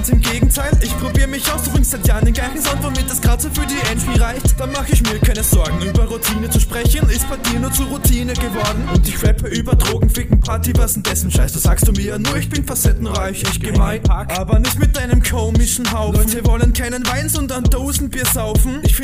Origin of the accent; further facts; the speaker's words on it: Styria, Austria; ich bin zwar Steirer, aber hab trotzdem mehr Wiener Schmied. Heißt mein Dialekt ist krasser